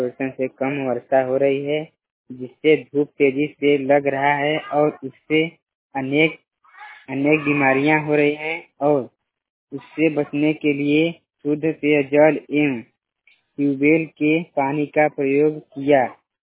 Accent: Varanasi, Uttar Pradesh, India; मैं वाराणसी का रहने वाला हूँ।

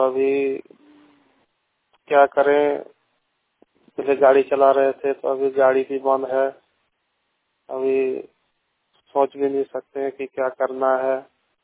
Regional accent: Dudhani, Jharkhand, India; मैं शिकारीपाड़ा क्षेत्र से बोल रहा हूँ। मेरा गांव है दुधानी, दुमका जिला का रहने वाला हूँ।

